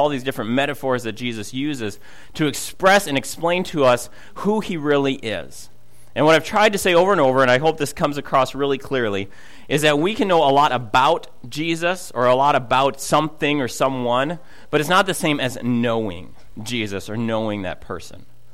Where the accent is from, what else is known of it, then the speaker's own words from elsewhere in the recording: Minnesota, United States; I'm from Minnesota. And so I've had a hard time watching football games this year, just throwing that out there.